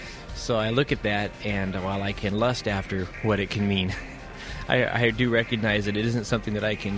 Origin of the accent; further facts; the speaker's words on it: Big Rapids, Michigan, United States; I'm from Big Rapids, Michigan.